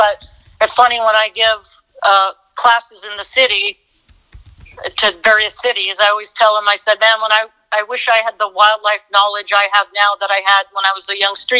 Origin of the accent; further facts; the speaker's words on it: California, United States; From here, from California, Southern California.